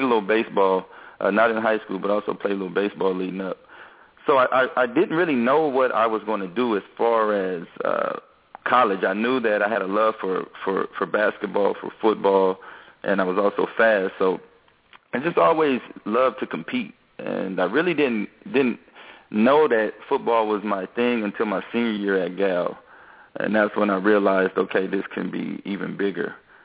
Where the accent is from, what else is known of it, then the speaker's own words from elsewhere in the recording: San Francisco, California, United States; I was born in San Francisco, you know, raised in Fillmore to be exact.